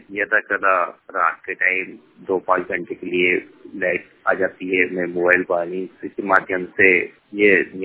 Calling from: Nasibganj, Madhya Pradesh, India; जिला राजगढ़ तहसील नसीबगंज से बोल रहा हूँ।

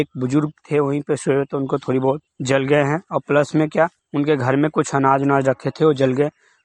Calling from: Bihar, India; बिहार से बताना चाहता हूं। हमारे गांव मधुबन गोट में चांद टोला पे

